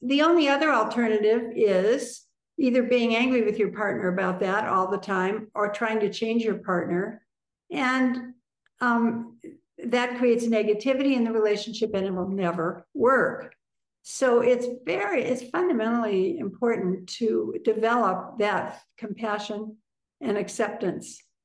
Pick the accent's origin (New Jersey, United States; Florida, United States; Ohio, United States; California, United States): Ohio, United States; Columbus; And we had been back, I'm from Ohio too, Columbus.